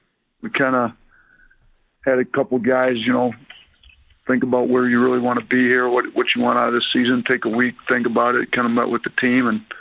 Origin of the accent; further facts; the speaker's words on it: Wisconsin, United States; also born or lived in Detroit / Buffalo; I grew up in Wisconsin, and Packers took a bad one yesterday, but then I lived in Detroit for 11 years, and I was in Buffalo for six, so first time in the South